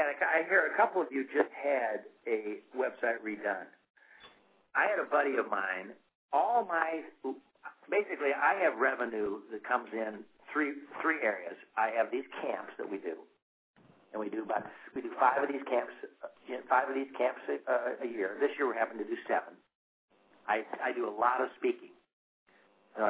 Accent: St. Joseph, Illinois, United States; St. Joseph, Illinois, which is basically Champaign, Illinois, right in the middle of the state. So we're 2 hours from Chicago, an hour and 15 minutes from Indy, two and a half hours from St. Louis.

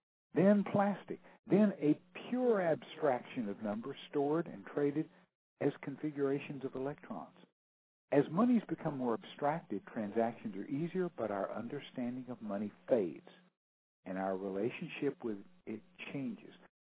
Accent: Houston, Texas, United States; I'm from Houston, home of Enron, home of Stanford.

